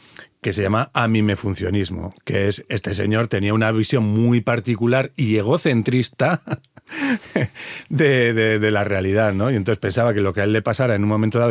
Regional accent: Spain; a medida que nosotros, como españoles, realizamos ese proceso de transición nutricional

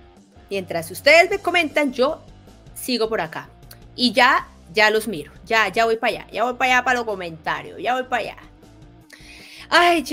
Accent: United States; Claro, continúa por 126, pero soy gringo, no soy su público objetivo.

